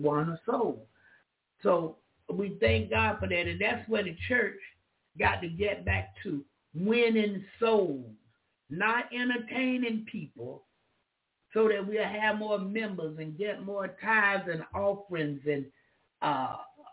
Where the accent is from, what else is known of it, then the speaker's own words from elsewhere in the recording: the South, United States; I like a lot of gold. I'm from the South.